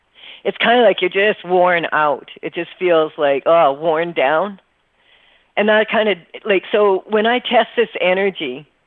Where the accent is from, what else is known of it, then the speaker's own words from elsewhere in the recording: Saskatchewan, Canada; I'm used to this because I'm from Saskatchewan, but when the snow starts piling up, those are the snowflakes.